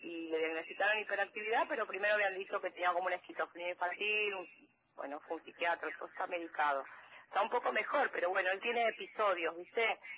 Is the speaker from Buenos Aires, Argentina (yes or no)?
yes; Buenos Aires, Argentina; yo soy porteña, me fui a vivir a un pueblito que se llama Puan, que está a 100 kilómetros de Bahía Blanca